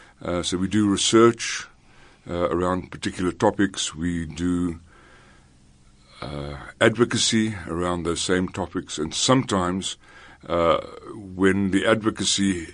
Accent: Kroonstad, Free State, South Africa; I grew up in Kroonstad, which is a curious town full of interesting people. And as most young kids in Kroonstad, I had some exposure to music via the schools, via family

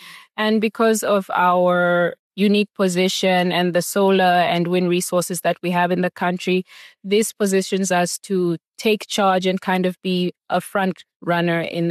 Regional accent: Windhoek, Khomas, Namibia; I am a young person. I'm from Namibia, born and raised here in Windhoek. I went to school here. I went to university here

